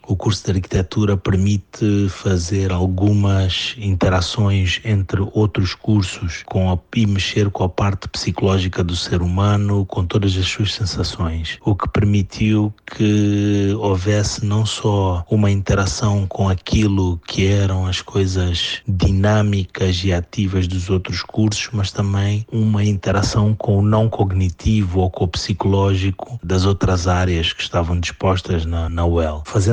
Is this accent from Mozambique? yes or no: yes; Mozambique